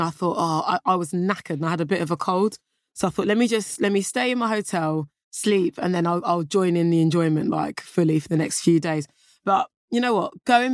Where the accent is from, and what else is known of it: United Kingdom; born there